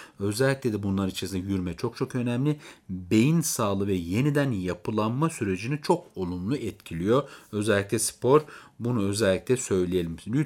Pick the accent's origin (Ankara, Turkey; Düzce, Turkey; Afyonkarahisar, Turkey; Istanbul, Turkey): Ankara, Turkey; Beypazarı; Ben Ankara Beypazarlıyım mesela.